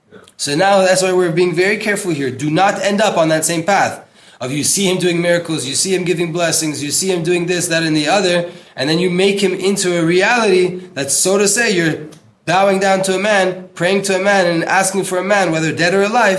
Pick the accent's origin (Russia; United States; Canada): United States; Because we grew up in America in a Christian place.